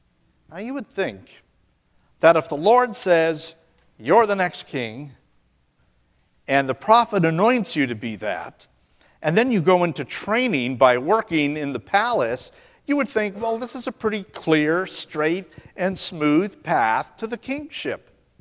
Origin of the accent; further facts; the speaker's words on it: Midwest, United States; I grew up in the Midwest, and we had a saying back there that went like this.